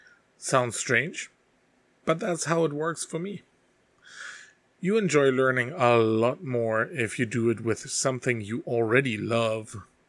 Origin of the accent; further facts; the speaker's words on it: Hamburg, Germany; English is a second language; now in Japan; I'm from Hamburg, Germany, and I've been living in Japan for the last 8 years.